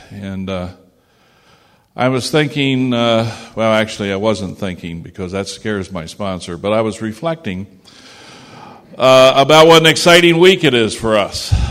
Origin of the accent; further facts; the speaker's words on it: Hagerstown, Maryland, United States; I'm from Hagerstown, Maryland.